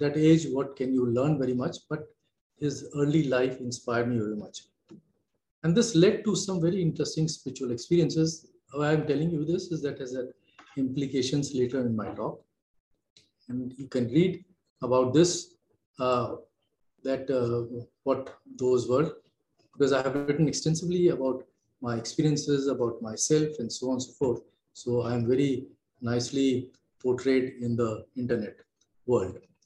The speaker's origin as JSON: {"language": "English", "town": "Lucknow", "region": "Uttar Pradesh", "country": "India", "tie": "born or raised there", "said": "I was born and raised in Lucknow. … He was a freedom fighter."}